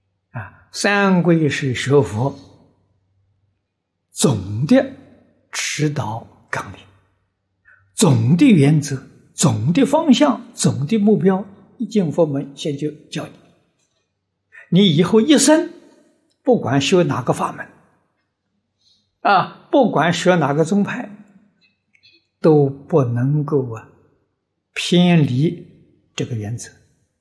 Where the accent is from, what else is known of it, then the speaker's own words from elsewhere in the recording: China; 这环境一般讲磁场，我们中国人讲气氛不一样